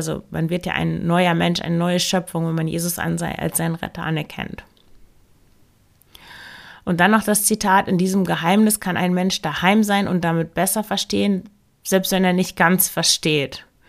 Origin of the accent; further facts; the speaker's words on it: Lower Saxony, Germany; Und ich komme ja aus dem Emsland und das Bistum Osnabrück, ja, da gehört auch das Emsland dazu.